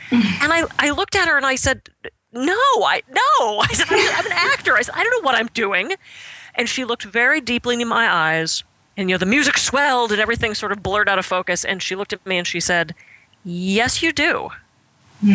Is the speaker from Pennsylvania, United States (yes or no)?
yes; Pittsburgh, Pennsylvania, United States; I grew up in Pittsburgh, only child, daughter of a dad that wanted a son, very competitive, very type A.